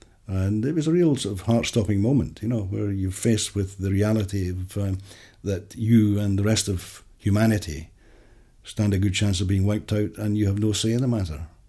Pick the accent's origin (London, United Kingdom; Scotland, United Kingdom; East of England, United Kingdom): Scotland, United Kingdom; Glasgow; growing up in the Glasgow of the late 1940s and the early 1950s.